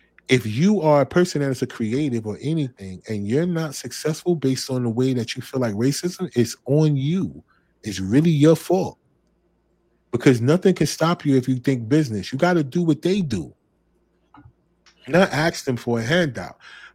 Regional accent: East Orange, New Jersey, United States; Right, because I grew up in these situations. I'm from East Orange, New Jersey.

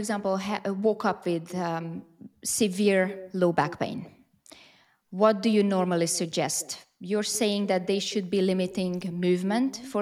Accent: Hungary; I am from Hungary, and in Hungary, they still recommend bed rest.

